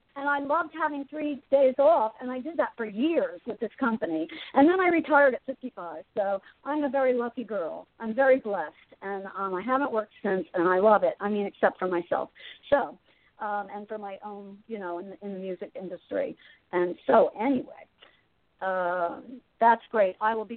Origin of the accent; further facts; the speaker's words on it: Asbury Park, New Jersey, United States; And I grew up in Asbury Park. I went to Asbury Park High School. So, you know, I grew up in that city.